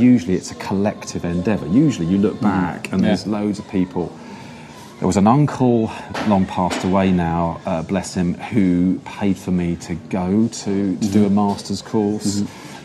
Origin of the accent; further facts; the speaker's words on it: Feltham, London, United Kingdom; So I come from West London. I come from a place called Feltham, which is very near Heathrow Airport.